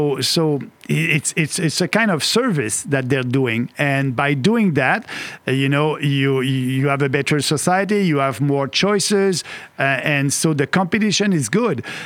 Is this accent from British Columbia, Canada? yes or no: no; Quebec, Canada; English is a second language; I'm coming from Beauce, and Beauce, it's the most entrepreneurial region in Quebec.